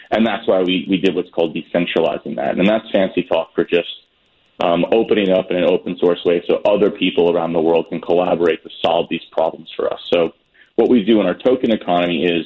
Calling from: New York City, New York, United States; New York City.

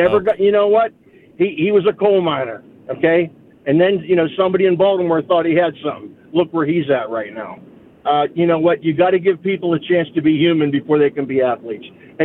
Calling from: Malta; Well, actually, right now I'm calling from the Isle of Malta

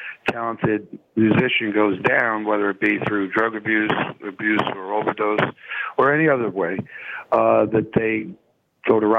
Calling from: Las Vegas, Nevada, United States; Yes, sir.

